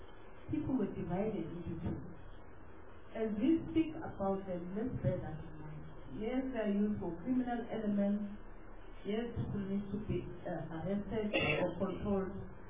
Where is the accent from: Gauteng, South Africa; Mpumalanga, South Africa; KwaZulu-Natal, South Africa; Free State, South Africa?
Mpumalanga, South Africa; I'm from Pumalanga.